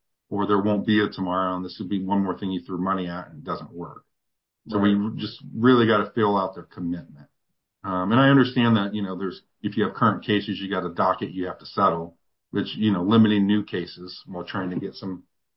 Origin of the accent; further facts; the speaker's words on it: Ohio, United States; I have an office in Northwest Ohio, my hometown.